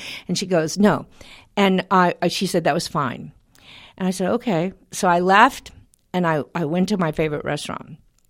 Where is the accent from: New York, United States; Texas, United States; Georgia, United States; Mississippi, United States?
Texas, United States; And remember, I'm from Texas, because you have to keep that in mind, yes, because it has a lot to do with my brashness